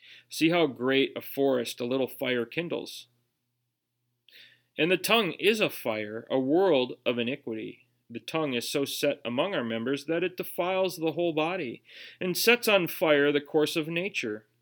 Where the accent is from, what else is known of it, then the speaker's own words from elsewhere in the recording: Minnesota, United States; accent: Minnesotan; See, I'm from Minnesota, and we have Minnesotan accents, don't you know? Oofta. We say things that betray us. And so even though I live in this community, I didn't grow up around here.